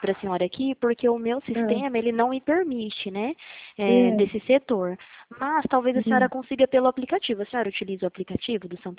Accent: Presidente Prudente, São Paulo, Brazil; eu sou daqui de Presidente Prudente mesmo, tá?

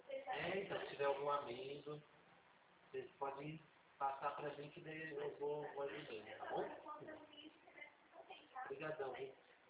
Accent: São Roque, São Paulo, Brazil; Eu sou de São Roque, interior de São Paulo.

